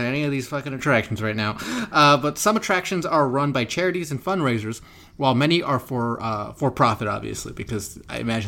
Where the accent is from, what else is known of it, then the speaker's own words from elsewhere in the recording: Los Angeles, California, United States; I'm from Los Angeles.